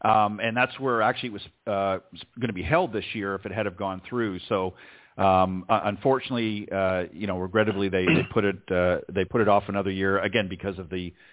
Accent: Canada; since we're both Canadian

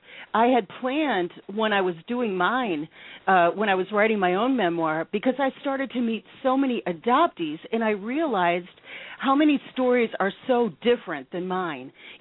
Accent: Wisconsin, United States; moved away as an adult; I fortunately had the brilliant idea to go to a judge in my hometown, and this was shortly before I was moving away to Washington State.

